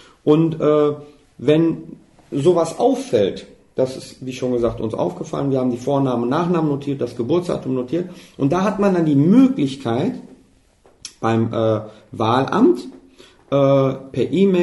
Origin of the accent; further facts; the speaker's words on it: Germany; Ich bin Deutscher, lebe hier, habe aber Migrationshintergrund